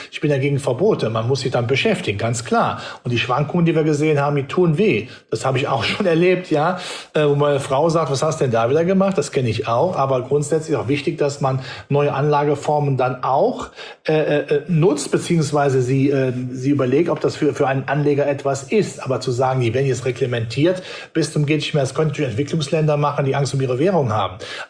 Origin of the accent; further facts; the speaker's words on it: North Rhine-Westphalia, Germany; ich bin ja Rheinländer